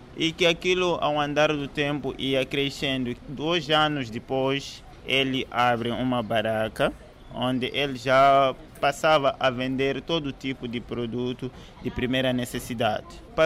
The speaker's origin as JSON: {"language": "Portuguese", "town": "Bujumbura", "region": "Bujumbura Mairie", "country": "Burundi", "tie": "born or raised there", "second_language": "Portuguese", "moved": "yes", "lives_now": "Lichinga, Mozambique", "said": "venho de Burundi, na capital Bujumbura, é de lá onde eu nasci. Estou cá desde 97, praticamente vivendo na cidade de Lixinga, província de Niassa"}